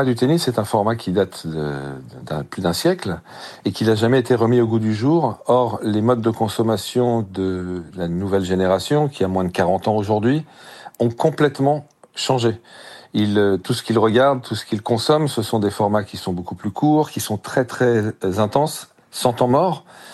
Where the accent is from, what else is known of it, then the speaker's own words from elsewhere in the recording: France; Je suis français, je suis très fier d'être français, je suis très heureux d'être français, je suis très heureux en France.